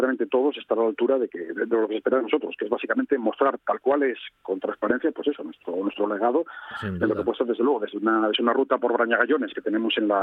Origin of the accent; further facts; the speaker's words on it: Asturias, Spain; como asturianos, como cantábricos, como españoles, como ibéricos, si queréis llamarlo así, somos todos